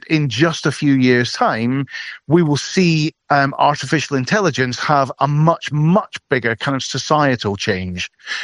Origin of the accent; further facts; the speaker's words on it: Scotland, United Kingdom; Yeah, I am Scottish. I now live in a little village just outside London.